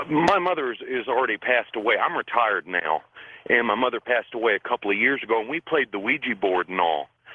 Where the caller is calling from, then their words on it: Tucson, Arizona, United States; Tucson, Arizona.